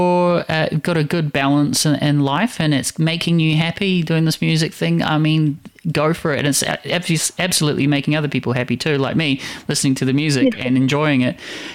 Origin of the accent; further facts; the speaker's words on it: Makati, Metro Manila, Philippines; now in New Zealand; and I'm actually from Makati, Manila myself.